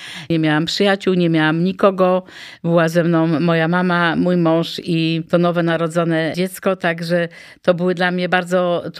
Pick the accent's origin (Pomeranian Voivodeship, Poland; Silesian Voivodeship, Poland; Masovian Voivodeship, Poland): Pomeranian Voivodeship, Poland; Gdańsk; born there; now in Świbno, Poland; Urodziłam się w Gdańsku, właściwie w centrum miasta, więc przyjazd do takiej miejscowości jak Świbno wydawał mi się bardzo miejscem smutnym.